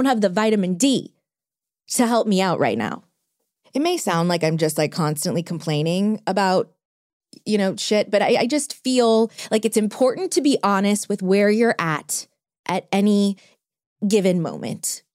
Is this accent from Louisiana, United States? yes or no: yes; New Orleans, Louisiana, United States; You know, I'm from New Orleans. I'm from the South. Like manners all day, every day.